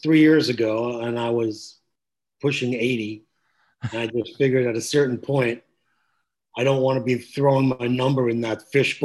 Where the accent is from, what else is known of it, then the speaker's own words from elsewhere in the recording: New York, United States; No, I was raised on Long Island.